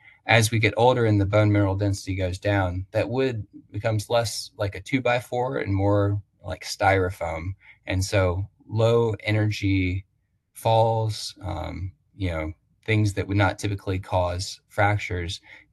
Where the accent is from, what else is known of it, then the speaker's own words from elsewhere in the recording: Roanoke, Virginia, United States; So I'm from Roanoke, Virginia, so not too far north of here.